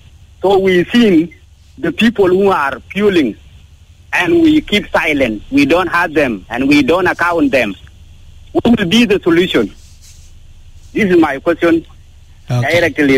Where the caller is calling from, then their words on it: Bor, Jonglei, South Sudan; I'm calling from Bor.